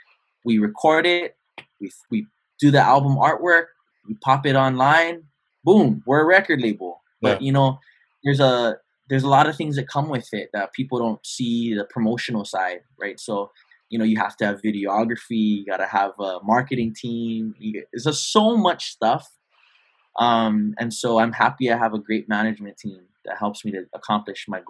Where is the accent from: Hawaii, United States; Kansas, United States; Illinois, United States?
Hawaii, United States; Well, I've growing up in Hawaii, the ocean is surrounding us.